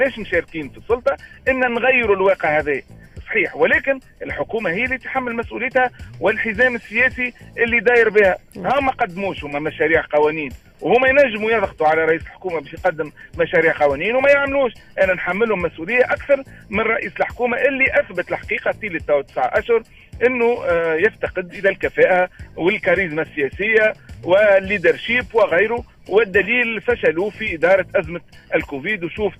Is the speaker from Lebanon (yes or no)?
no; Tunisia; نعاود نذكر بوتنسيال كبير عندنا في تونس، دولة غنية وعندها إمكانياتها